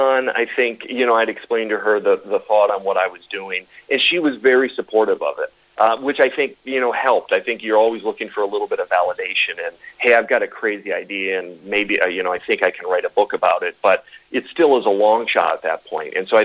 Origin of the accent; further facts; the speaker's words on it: Ireland; you can probably tell I'm Irish